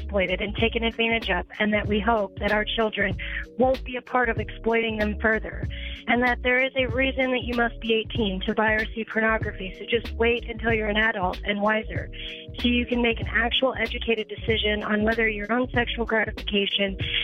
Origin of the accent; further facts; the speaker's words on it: Omaha, Nebraska, United States; from Omaha, Nebraska.